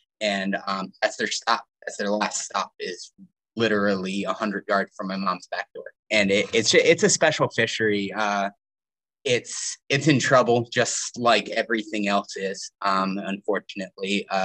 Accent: Maryland, United States; I grew up right on the Susquehanna Flats

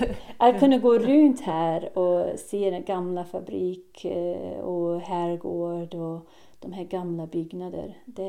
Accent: Melbourne, Victoria, Australia; Swedish is a second language; also born or lived in London; now in Sweden; jag är storstadstjej, jag kommer från Melbourne.

